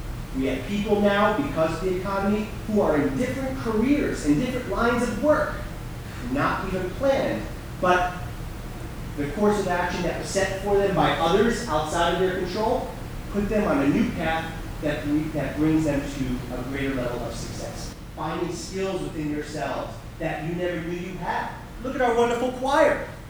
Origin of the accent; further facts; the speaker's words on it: New Jersey, United States; born and raised in New Jersey, I come from a very traditional Italian family.